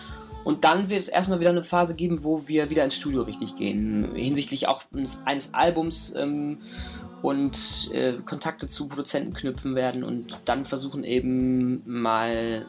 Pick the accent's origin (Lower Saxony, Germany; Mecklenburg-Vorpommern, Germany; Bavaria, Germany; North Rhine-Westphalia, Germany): Lower Saxony, Germany; wir kommen aus Hannover und Braunschweig